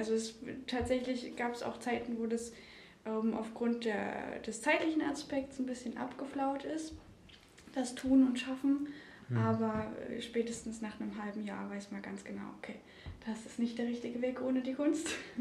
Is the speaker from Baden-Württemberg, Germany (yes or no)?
no; Thuringia, Germany; Genau, ich komme gebürtig aus Thüringen